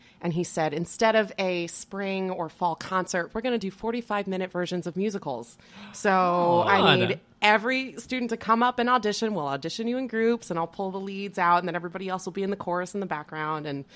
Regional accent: Ann Arbor, Michigan, United States; Ann Arbor, Michigan.

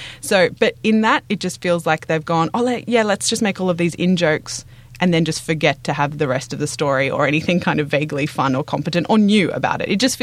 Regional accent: Australia; I'm totally gate-crashing this podcast because I'm visiting from Australia again.

